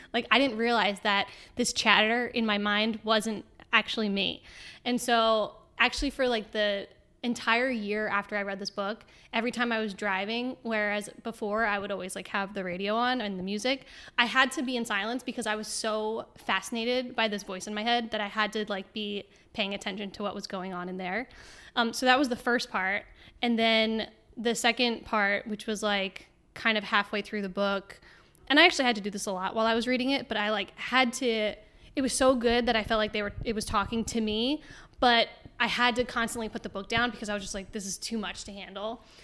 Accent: New Jersey, United States; also born or lived in New York / Los Angeles; Sure. I'm from New Jersey. I grew up with four siblings and moved to New York, Hoboken area for a few years. Then I was in LA for a little while. And now I've been in North Carolina with you for like 3 years.

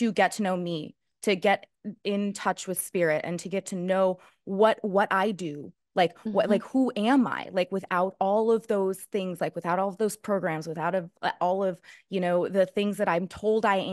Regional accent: Colorado, United States; I'd been working with psychedelics mm-hmm. since I was 15 years old. I grew up in Colorado.

